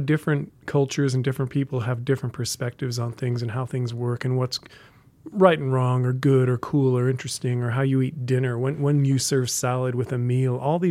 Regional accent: Colorado, United States; I grew up in Colorado, and I always had an interest in the broader world

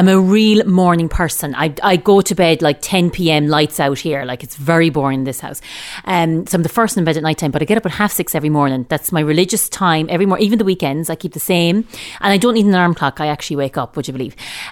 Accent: Connacht, Ireland; now in Strandhill, Ireland; I live in Strandhill. I'm from Mayo originally

